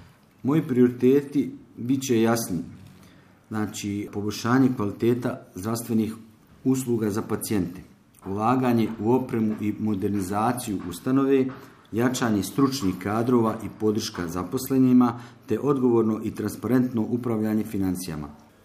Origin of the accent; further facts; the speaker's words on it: Tuzla, Federation of Bosnia and Herzegovina, Bosnia & Herzegovina; born there; rođen sam u Tuzli, porijeklom sam iz Kalesije.